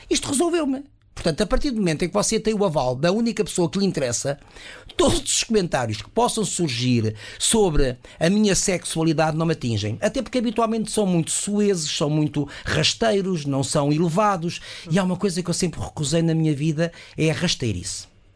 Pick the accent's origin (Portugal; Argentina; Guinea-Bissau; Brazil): Portugal; Lisbon; Que vai para Coimbra, nós somos de Lisboa.